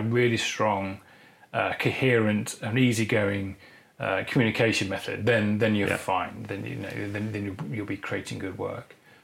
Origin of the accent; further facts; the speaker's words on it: London, United Kingdom; I was from London.